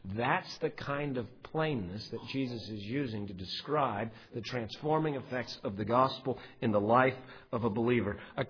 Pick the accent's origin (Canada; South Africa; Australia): Canada; Ontario; now in United States; Where I grew up in Ontario, Canada, there's very rich soil.